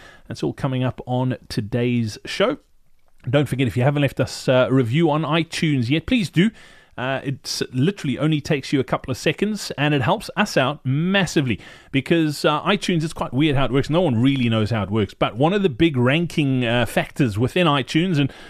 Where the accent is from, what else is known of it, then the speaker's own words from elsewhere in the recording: Australia; Obviously, being an Aussie, Australia is very much like South Africa. We are hugely sporting nations.